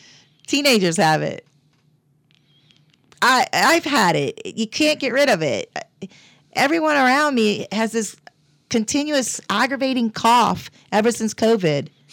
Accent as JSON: {"language": "English", "country": "United States", "tie": "born or raised there", "second_language": "English", "said": "and I'm actually bilingual. It was my first speaking language. And so my heart is with Guatemala. I am an American citizen, born and raised here, spent my summers in Central America."}